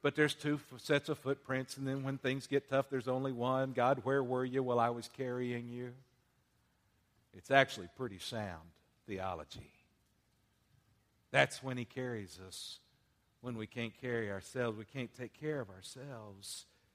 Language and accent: English; West, Texas, United States; I can do all things not because I'm a Texan. I can do all things not because I'm from West.